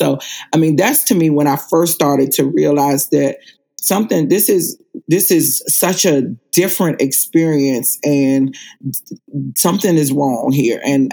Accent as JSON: {"language": "English", "town": "Washington", "region": "District of Columbia", "country": "United States", "tie": "born or raised there", "said": "I grew up in Washington, D.C., and I went to D.C. public schools, and back then it was known as the Chocolate City."}